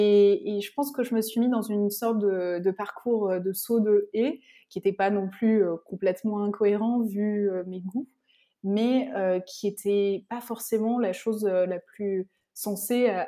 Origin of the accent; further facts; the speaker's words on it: Montpellier, Occitanie, France; Donc je viens de Montpellier, dans le sud de la France, et c'est là où j'ai fait toutes mes études jusqu'au... jusqu'à la fin du lycée.